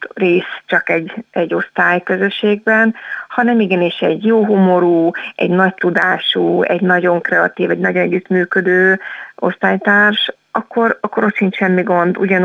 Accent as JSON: {"language": "Hungarian", "region": "Budapest", "country": "Hungary", "lives_now": "Miskolc, Hungary", "said": "én budapesti vagyok, 10 éve élek Miskolcon, de született budapestiként költöztem ide"}